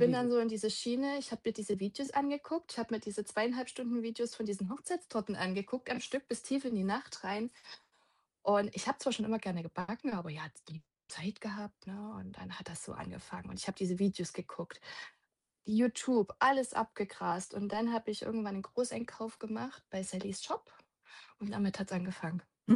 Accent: Chemnitz, Saxony, Germany; ich komme aus Chemnitz, bin ursprünglich auch immer schon in Sachsen gewesen, bin da aber schon ein paar Mal hin und her gezogen

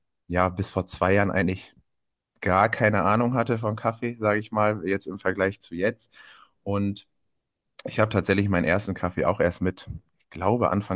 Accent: North Sea coast, Germany; bin 32, komme von der schönen, aber oft grauen Nordsee.

